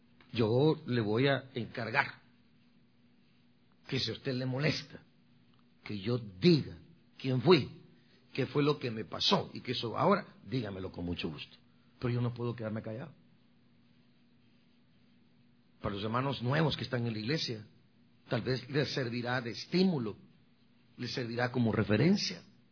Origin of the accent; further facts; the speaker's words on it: Guatemala; now in San Francisco, United States; hace 31 años que yo me vine de Guatemala.